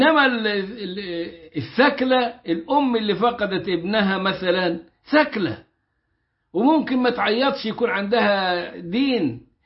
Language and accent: Arabic; Upper Egypt, Egypt